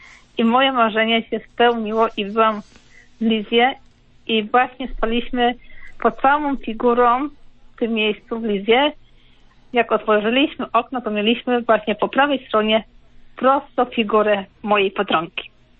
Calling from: Leszno, Greater Poland Voivodeship, Poland; dzwonię z Leszna

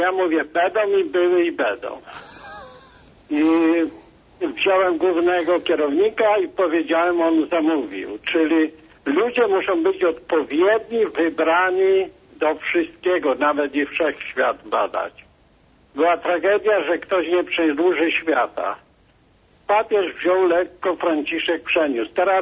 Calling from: Canada; Ja troszeczkę jestem z Kanady.

